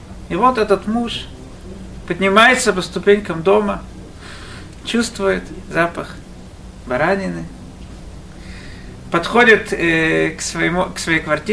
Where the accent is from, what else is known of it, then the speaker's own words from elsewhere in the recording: Israel; потому что я из Израиля